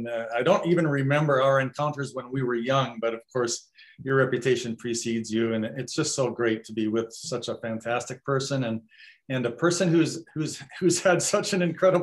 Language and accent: English; Brooklyn, New York, United States; born there; You know, I was born in Brooklyn, New York.